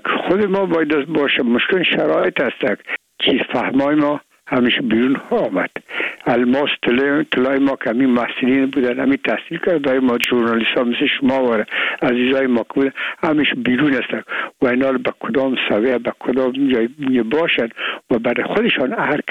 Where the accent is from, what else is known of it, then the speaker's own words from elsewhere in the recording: Afghanistan; من و بسیاریشان در این افغانستان تولد نشدن در یک ممنون کشور دیگه بودن و میگم ما افغان هستیم